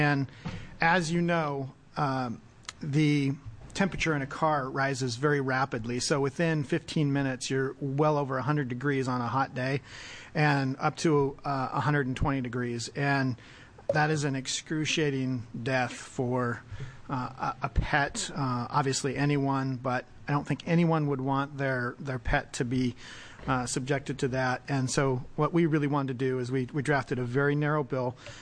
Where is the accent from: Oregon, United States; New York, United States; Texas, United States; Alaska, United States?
Oregon, United States; Bend; I am from Bend and represent Bend, Redmond, Tumalo, and Sun River in Senate District 27.